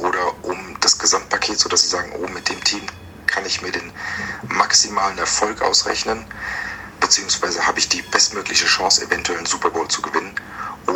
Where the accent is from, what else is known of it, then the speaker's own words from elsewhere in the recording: Hesse, Germany; ich komme aus Hessen.